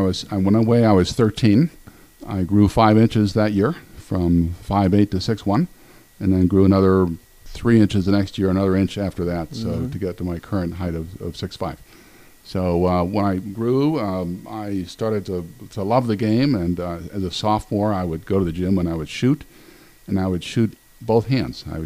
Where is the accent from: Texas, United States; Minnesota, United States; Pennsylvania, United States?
Pennsylvania, United States; Pittsburgh; I grew up in Sheridan, West End, about two blocks from Langley High School.